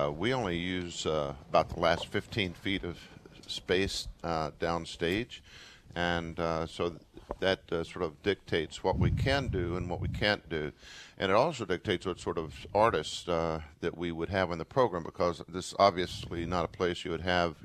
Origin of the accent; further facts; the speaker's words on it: Brooklyn, New York, United States; now in Atlanta, United States; When I'm in Brooklyn, I'm from Brooklyn, and otherwise, I live in Atlanta.